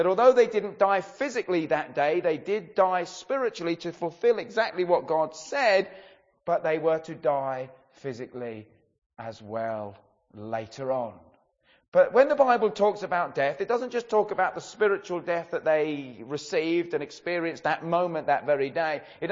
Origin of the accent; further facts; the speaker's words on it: England, United Kingdom; And well, as English people, we love a problem.